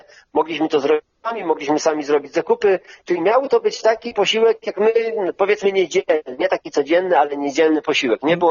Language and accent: Polish; Pomeranian Voivodeship, Poland; ja i żona pochodzimy z Kaszub, mówimy po kaszubsku, jesteśmy Kaszubami